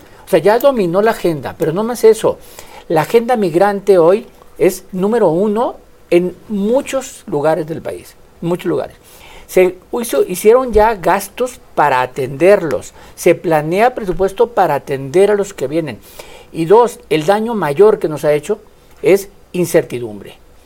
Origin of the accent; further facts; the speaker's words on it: Mexico; como mexicano, como latino